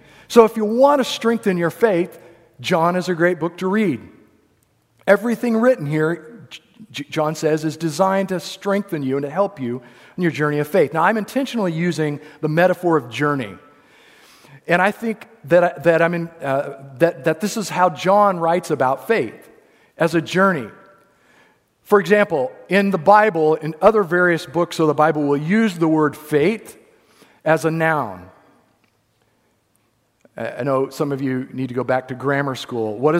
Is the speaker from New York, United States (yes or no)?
no; Kansas, United States; also born or lived in Missouri; You know, hey, I was born in Missouri, raised in Kansas. This is culture for me.